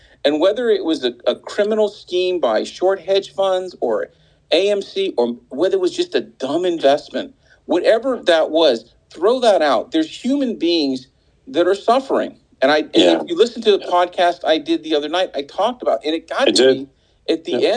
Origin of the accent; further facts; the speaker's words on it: North Carolina, United States; moved away as an adult; now in Los Angeles, United States; I grew up in North Carolina, and I moved out right out of college, and I stayed in LA, and I gave it my all.